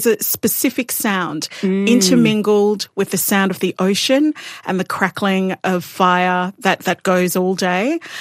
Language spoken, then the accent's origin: English; Rakunut, East New Britain, Papua New Guinea; I am from Rakunut villages and so close to the ocean.